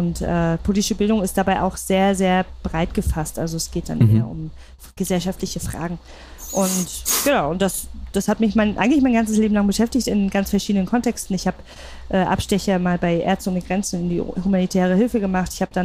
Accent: East Germany, Germany; dass ich selbst in der DDR noch aufgewachsen bin

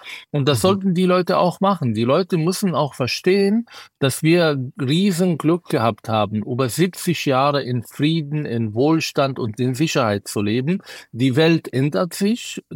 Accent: Israel; Ich bin in Israel groß geworden. Ich habe so viele Krisen erlebt.

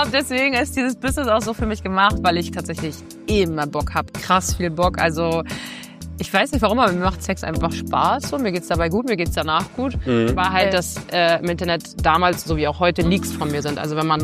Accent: Rostock, Mecklenburg-Vorpommern, Germany; in meiner Heimatstadt in Rostock

